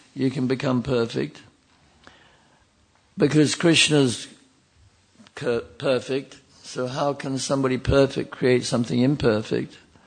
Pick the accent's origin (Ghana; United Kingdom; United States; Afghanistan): United Kingdom; London; I mean, I'm from London, personally, and I live in the country, and I have cows.